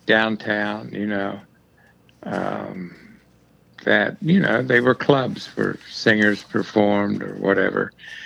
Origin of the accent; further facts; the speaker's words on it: Morgantown, West Virginia, United States; They even have in Morgantown, my hometown, that used to be called, God knows they may have changed it by now, the Don Knotts Boulevard.